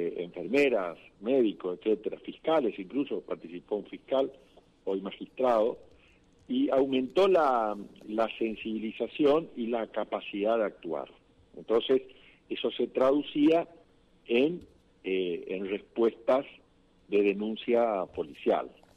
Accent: Goya, Corrientes, Argentina; cuando empezaba allá en mi ciudad de Goya

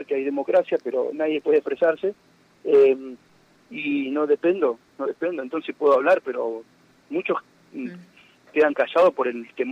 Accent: Santa Isabel, La Pampa, Argentina; nací y criada en Santa Isabel

